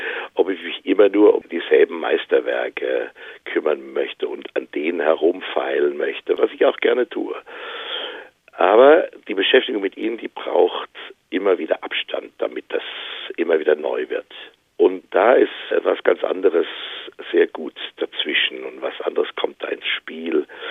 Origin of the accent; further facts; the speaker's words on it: Southwest Germany, Germany; welche Komponisten im südwestdeutschen Raum, das ist ja meine Heimat und meine Wirkungsstätte